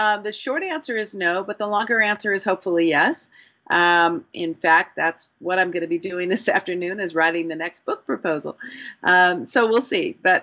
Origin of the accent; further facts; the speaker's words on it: Santa Monica, California, United States; now in San Francisco, United States; No, I was raised in Santa Monica, but I have lived in the Bay Area for a long time. I live in San Francisco.